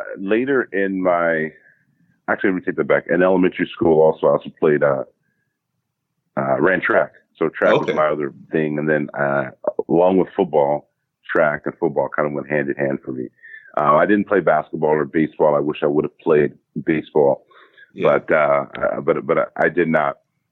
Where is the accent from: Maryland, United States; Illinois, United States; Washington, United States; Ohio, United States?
Washington, United States; Kent; also born or lived in Hawaii / Germany; So I'm from Kent, Washington, outside Seattle, Washington.